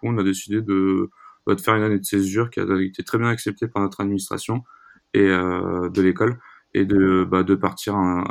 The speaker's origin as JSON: {"language": "French", "region": "Île-de-France", "country": "France", "said": "je viens de l'Île-de-France et on s'est rencontrés tous les trois à Grenoble"}